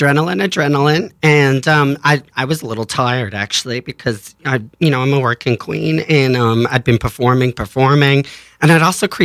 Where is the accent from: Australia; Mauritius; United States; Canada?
Australia; moved away; I am. I'm originally from Australia.